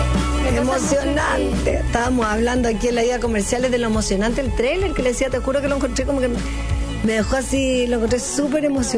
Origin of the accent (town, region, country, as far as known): Chile